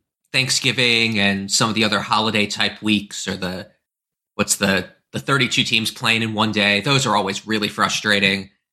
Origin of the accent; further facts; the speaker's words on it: United States; Even as an American, I do not want to see Drew Doughty playing in the Olympics.